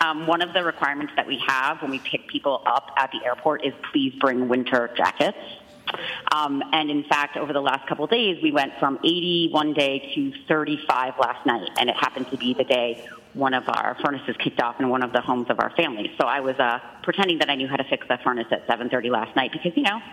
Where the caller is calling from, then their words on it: Rutland, Vermont, United States; I'm calling from Rutland, Vermont.